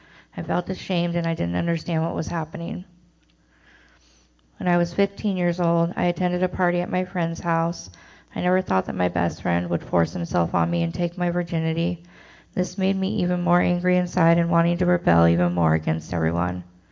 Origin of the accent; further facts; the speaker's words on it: Salem, Oregon, United States; I was raised in Salem, Oregon. I grew up with both my parents and an older brother.